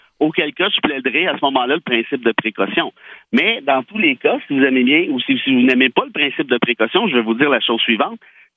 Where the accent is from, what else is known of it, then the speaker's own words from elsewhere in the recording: Mont-Laurier, Quebec, Canada; born there; je suis né à Mont-Laurier, en fait, et je fais de la radio là quotidiennement